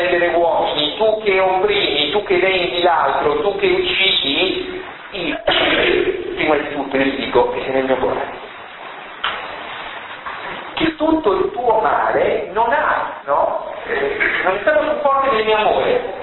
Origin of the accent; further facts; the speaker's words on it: Apulia, Italy; Io non sono barese, e poi in più sono pugliese della parte del Taranto